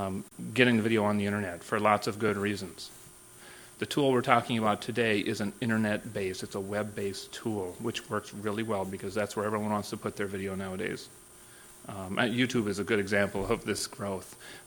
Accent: Minnesota, United States; And I'm from Minnesota, so it means a lot that you're here.

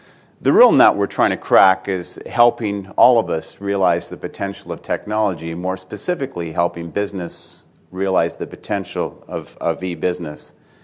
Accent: Pacific Northwest, United States; the fact that I'm from the Pacific Northwest and also from a technology company wearing a suit

